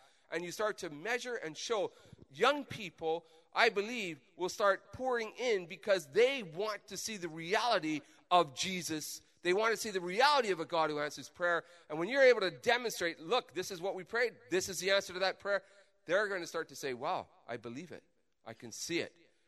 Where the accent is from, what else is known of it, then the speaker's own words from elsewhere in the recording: Canada; We've got to be careful we don't develop an empire theology where we are more Canadian than we are Christian.